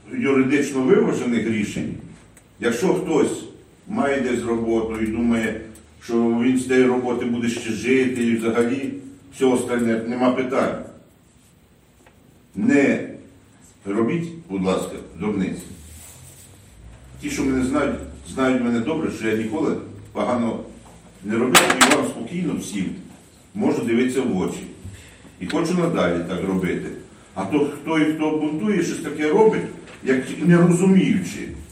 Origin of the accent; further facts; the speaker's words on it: Kremenets, Ternopil Oblast, Ukraine; я з Кременця … з Ікви, виїжджати не збираюся.